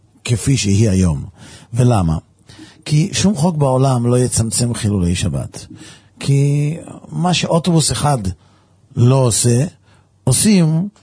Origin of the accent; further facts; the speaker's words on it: Netanya, Central District, Israel; also born or lived in Tel Aviv; אני גדלתי בנתניה, מעולם לא היה רחובות, לא היו הרחובות סביב ביתנו סגורים בשבת. לפני כן גדלנו בתל אביב.